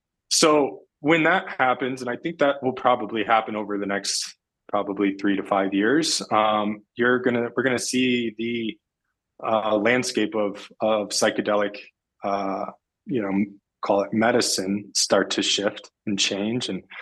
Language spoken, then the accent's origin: English; Illinois, United States; now in Denver, United States; I mean, I grew up in Illinois, but all of my siblings live here in Denver.